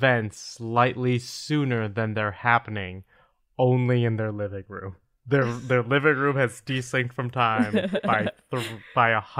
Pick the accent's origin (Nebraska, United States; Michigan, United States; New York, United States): Nebraska, United States; Omaha; Spaghetti Works in my hometown, Omaha, Nebraska.